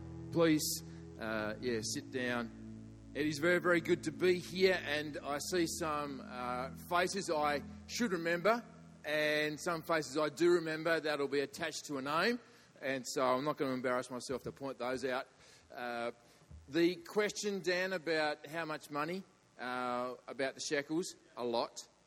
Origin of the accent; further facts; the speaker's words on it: Ulverston, North West England, United Kingdom; we are from Ulverston, but we used to attend this church.